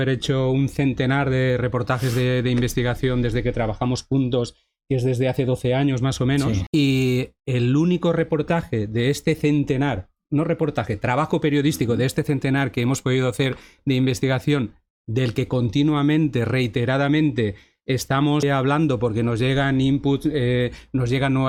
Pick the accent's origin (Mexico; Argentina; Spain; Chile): Spain; Valencian Community; Soy de un pueblo también, de alrededor de Valencia. Mi pueblo puede estar como a 20 kilómetros de Alcácer, ¿no?